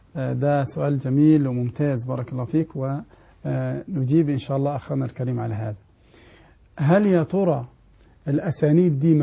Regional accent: Kafr El Sheikh, Kafr El Sheikh Governorate, Egypt; عندنا في كفر الشيخ في مسجد الفتح

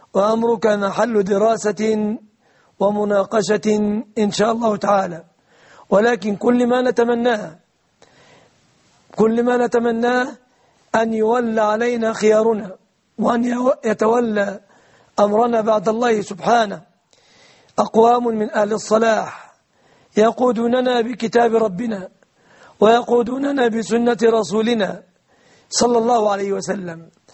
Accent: Egypt

